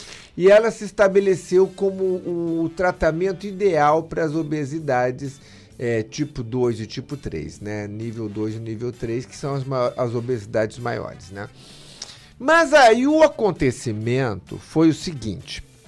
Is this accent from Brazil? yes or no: yes; Curitiba, Paraná, Brazil; born there; Eu nasci em Curitiba.